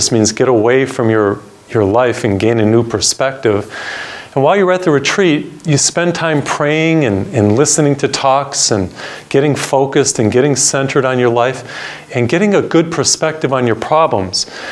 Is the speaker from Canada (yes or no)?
no; Springfield, Massachusetts, United States; he was inducted into the Basketball Hall of Fame in my hometown, by the way, Springfield, Massachusetts